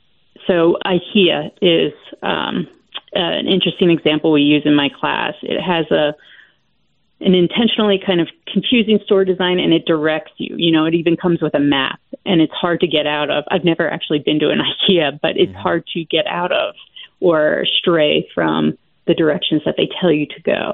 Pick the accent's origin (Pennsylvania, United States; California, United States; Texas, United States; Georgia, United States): Pennsylvania, United States; but I grew up in Pennsylvania, so I'm very familiar with Penn